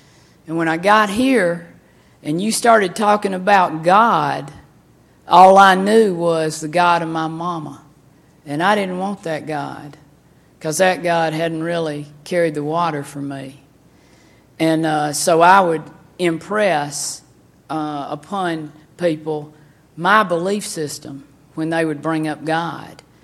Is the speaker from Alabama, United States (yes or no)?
yes; Decatur, Alabama, United States; when I was growing up in Decatur, Alabama, my mother was an evangelical Christian